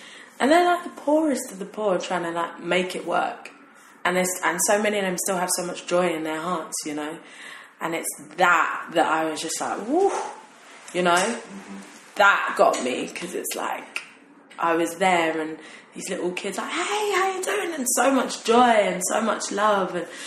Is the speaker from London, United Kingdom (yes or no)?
yes; London, United Kingdom; My parents are from Ghana, which is where I shot the video for … I was born and raised in London, and it's interesting because I am a Londoner